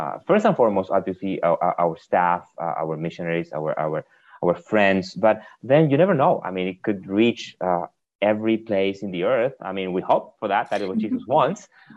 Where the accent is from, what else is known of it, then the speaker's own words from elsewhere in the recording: Argentina; English is a second language; moved away as an adult; now in United States; People already got my accent. I was born and raised in Argentina. I've been in the States now for 11 years